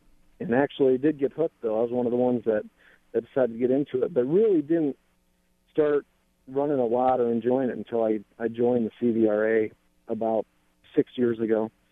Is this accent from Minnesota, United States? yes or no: no; Cedar Rapids, Iowa, United States; And I'm actually from Cedar Rapids, and my wife is president of the Cedar Valley Running Association.